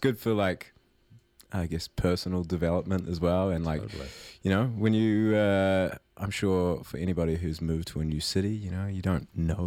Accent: Raglan, Waikato, New Zealand; We started off in Raglan, in my hometown.

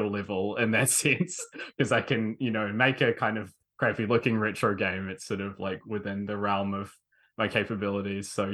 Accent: Blenheim, Marlborough, New Zealand; I'm from Blenheim originally, from Marlborough, so totally have that had that small town mildly closeted like weird experience to draw from.

